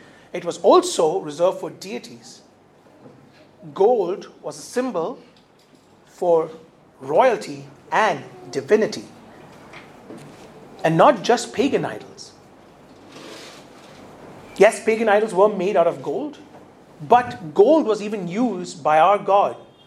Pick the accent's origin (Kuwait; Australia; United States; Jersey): Kuwait; Now, when I grew up in Kuwait, we used to have these, the oud that was burnt so that you can have the nice smell aroma through the house.